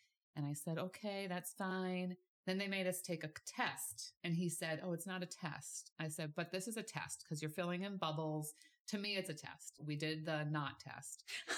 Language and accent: English; Whitinsville, Massachusetts, United States; So yeah, I grew up in Whitensville, went to Pleasant Street Christian Reformed Church.